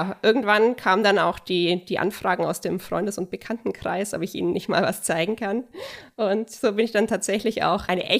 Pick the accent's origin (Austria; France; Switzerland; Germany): Germany; Nuremberg, Bavaria; ich komme aus Nürnberg